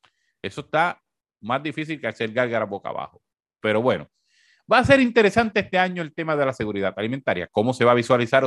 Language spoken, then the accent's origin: Spanish; Puerto Rico; yo soy muy boricua y me gustan mucho las cosas de aquí, adoro la bandera de Puerto Rico